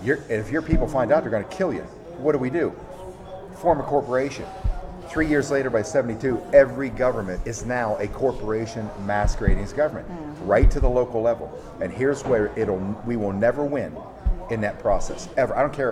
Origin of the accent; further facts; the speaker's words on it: Pennsylvania, United States; My hometown, my home county, Clearfield County, Pennsylvania